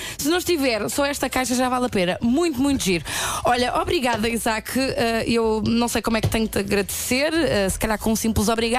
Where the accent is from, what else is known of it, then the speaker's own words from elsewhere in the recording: Faro, Portugal; eu também sou de Faro